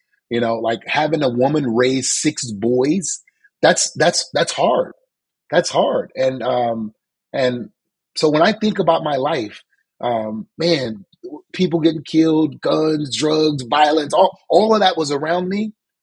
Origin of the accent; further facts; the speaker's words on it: the South, United States; You know, I'm from the South, and you know, you see racism and you see stuff the way it is.